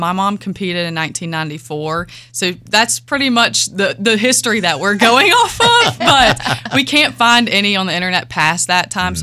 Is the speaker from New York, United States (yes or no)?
no; York, Pennsylvania, United States; I know it's because I'm from York.